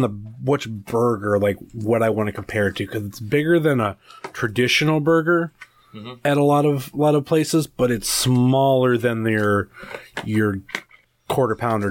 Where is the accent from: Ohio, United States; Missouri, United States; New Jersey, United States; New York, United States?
Ohio, United States; Rootstown; Like, I grew up in Ritztown, which is actually right by Ravenna.